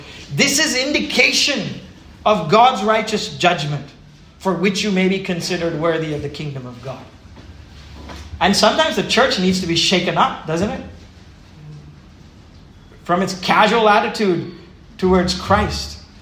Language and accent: English; Pune, Maharashtra, India; I grew up in Pune, and it was, you know, this was all jungle before, and peacocks, and now suddenly it's IT parks and malls wherever there were trees.